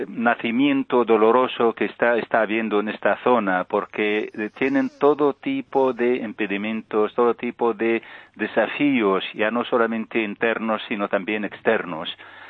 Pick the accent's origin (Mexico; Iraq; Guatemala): Iraq; El caso de mi país de origen, Irak.